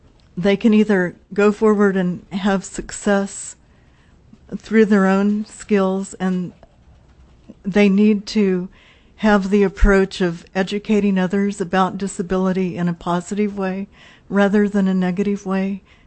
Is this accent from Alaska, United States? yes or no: yes; Juneau, Alaska, United States; And I'm from Juneau, Alaska.